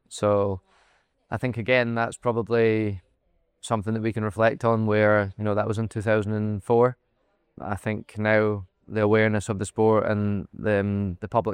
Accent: Helensburgh, Scotland, United Kingdom; I grew up in Scotland.

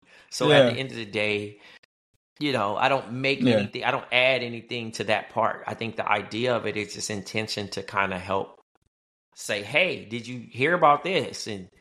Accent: Compton, California, United States

